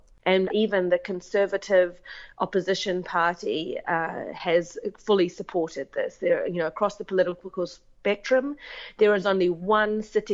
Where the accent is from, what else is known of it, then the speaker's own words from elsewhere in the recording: New Zealand; And at the same time, as a New Zealander and as a journalist, a feeling that I absolutely had to be here to write about this.